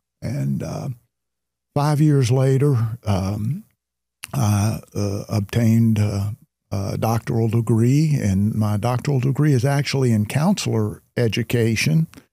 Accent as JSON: {"language": "English", "town": "Shreveport", "region": "Louisiana", "country": "United States", "tie": "born there", "said": "I was born in the South in Shreveport, Louisiana, and I graduated high school in 1969."}